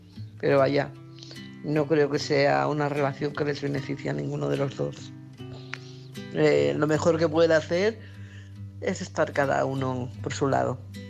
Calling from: Barcelona, Catalonia, Spain; Hola, buenas noches … de Barcelona.

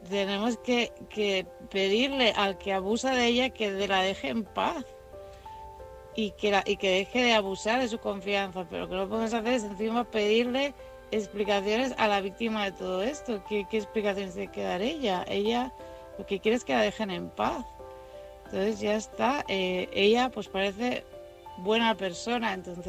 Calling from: Barcelona, Catalonia, Spain; de Barcelona.

